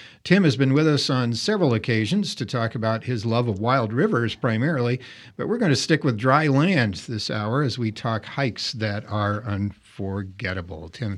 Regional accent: Midwest, United States; born there; So in my life, I was born a flatlander in the Midwest

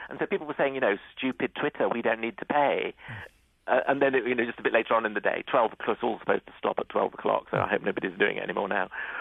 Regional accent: United Kingdom; to me as a Brit, it's a slightly unknown world

